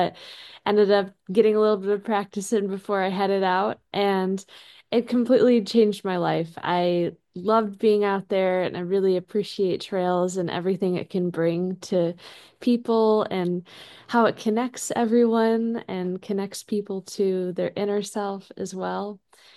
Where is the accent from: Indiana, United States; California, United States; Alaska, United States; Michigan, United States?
Michigan, United States; also born or lived in Wisconsin; Yeah, so I am actually from Michigan, not Idaho, and I grew up there and then went to school in Wisconsin studying electrical engineering.